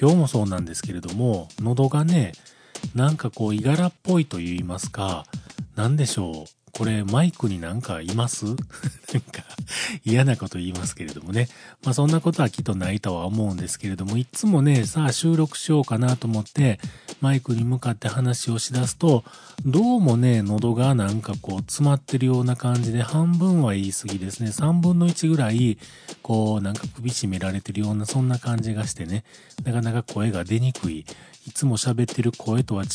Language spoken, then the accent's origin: Japanese; Kyoto, Japan; 僕がこの京都市に生まれ育ち、今まででこんな経験は本当初めてで